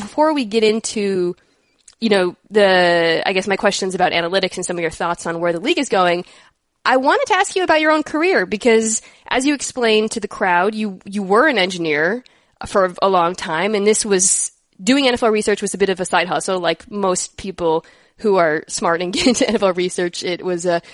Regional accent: Arizona, United States; So we're both from Arizona.

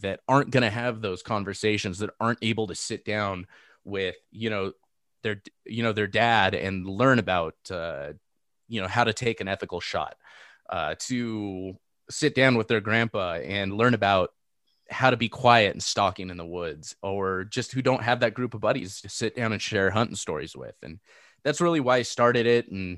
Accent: Seal Beach, California, United States; And I grew up in Seal Beach. I grew up going, riding my bike to the beach all the time. That was kind of my environment.

